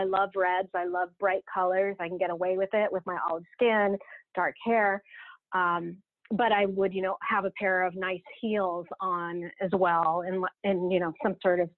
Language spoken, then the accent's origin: English; United States; moved away as an adult; now in Victoria, Canada; I'm in Victoria, I'm an American living in Canada, although I did become a Canadian citizen a little over a year ago.